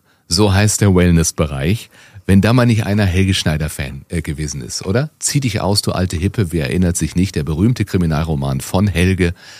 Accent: Baden-Baden, Baden-Württemberg, Germany; Ja, ich komme zwar aus Baden-Baden

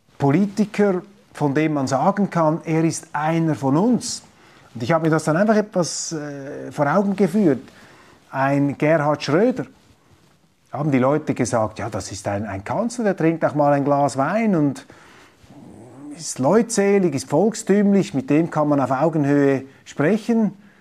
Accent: Switzerland; denn ich bin ja Schweizer, ich bin nicht Deutscher

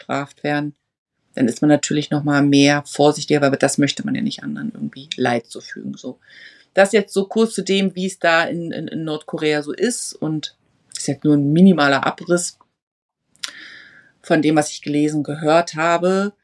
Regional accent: Germany; ich komme ja aus der DDR. Ich bin ja in der DDR geboren. Und war zur Wende 11 Jahre alt.

